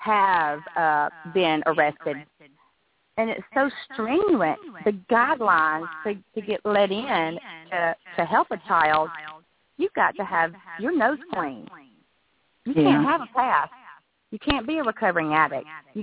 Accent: the South, United States; You know, and I'm from the South, and, you know, usually Alabama is, you know, 500 years behind moving ahead of everybody else.

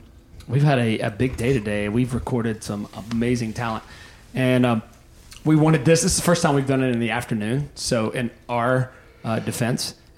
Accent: Alabama, United States; And I think I say it right because I'm from Alabama.

